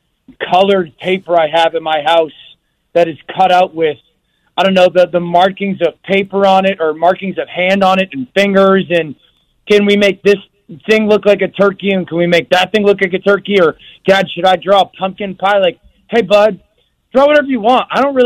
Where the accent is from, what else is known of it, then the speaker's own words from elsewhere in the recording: Shelton, Connecticut, United States; I grew up in Shelton, Connecticut, and so Thanksgiving Day was a big deal. We used to play our crosstown rival, Derby, and so I grew up playing on Thanksgiving Day from an early age.